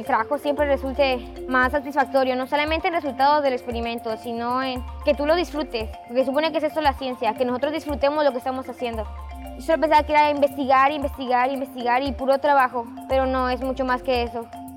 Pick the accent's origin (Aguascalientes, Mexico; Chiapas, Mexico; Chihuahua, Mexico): Chiapas, Mexico; Vengo de la preparatoria Manuel Velasco Suárez y soy de Chiapas.